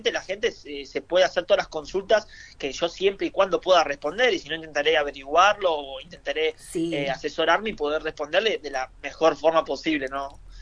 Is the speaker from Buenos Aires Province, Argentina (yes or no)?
yes; La Plata, Buenos Aires Province, Argentina; yo soy de La Plata.